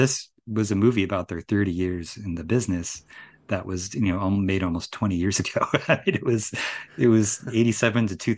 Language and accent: English; Buffalo, New York, United States; I grew up in Buffalo, suburbs of Buffalo, to be clear. Born in 81